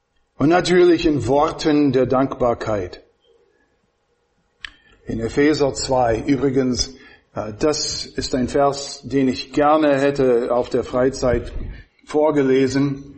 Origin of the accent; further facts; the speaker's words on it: Jefferson, Wisconsin, United States; German is a second language; in der Plymouthstraße in Jefferson, Wisconsin, wo ich aufgewachsen bin.